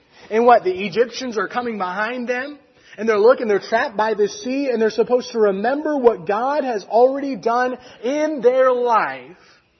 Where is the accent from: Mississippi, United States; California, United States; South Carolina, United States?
California, United States; Fresno; growing up in Fresno, California, we never once had a snow day. There was never a day in my life in California where it snowed where I lived.